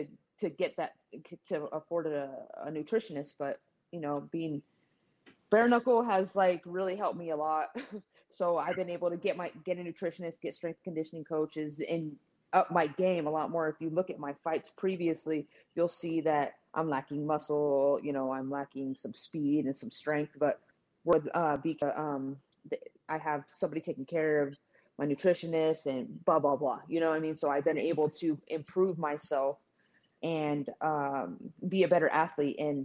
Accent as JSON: {"language": "English", "town": "San Jose", "region": "California", "country": "United States", "tie": "born or raised there", "also_born_or_lived": "Modesto", "moved": "yes", "lives_now": "Las Vegas, United States", "said": "San Jose, California, and Modesto, California. Yeah, then I moved here about 13, 14 years ago to Vegas."}